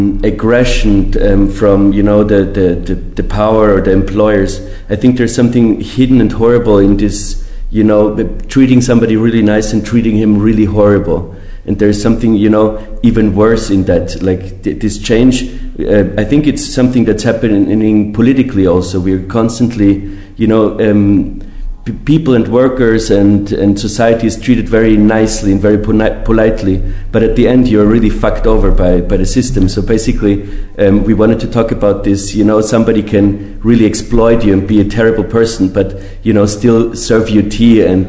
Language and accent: English; Austria; now in Argentina; Well, I think I grew up in Austria, and when I first moved to Buenos Aires